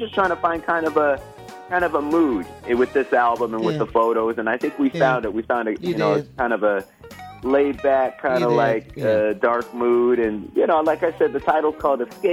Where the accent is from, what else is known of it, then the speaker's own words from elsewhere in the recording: Gaston, Oregon, United States; So I'm from Oregon. I'm from a very small town. It's called Gaston, Oregon. Oh. It's 500 people, believe it or not. And but you know what? It was a great place to grow up.